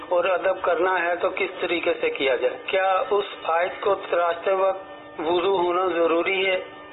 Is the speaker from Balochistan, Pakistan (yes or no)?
no; Karachi, Sindh, Pakistan; میں کراچی سے تعلق رکھتا ہوں